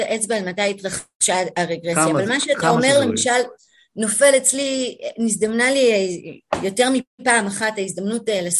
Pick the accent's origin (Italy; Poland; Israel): Israel; Jerusalem, Jerusalem District; גם אני גדלתי בתוך ירושלים שבה להורים שלי היו לא מעט חברים גם ממזרח העיר